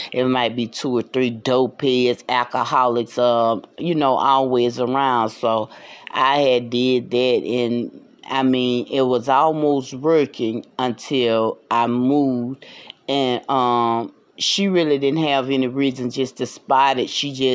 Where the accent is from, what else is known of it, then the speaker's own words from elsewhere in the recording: the South, United States; where I'm from the South, if you haven't heard it by now.